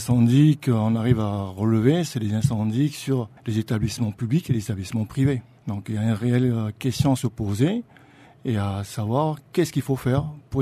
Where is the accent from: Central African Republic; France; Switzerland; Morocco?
Central African Republic; en tant que centrafricain